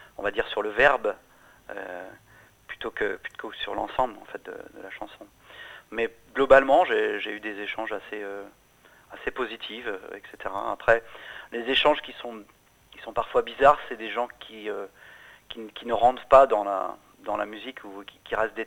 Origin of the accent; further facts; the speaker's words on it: Nantes, Pays de la Loire, France; born there; je vais sur la côte ouest, puisque je suis né à Nantes, donc voilà, j'ai quelques attaches là-bas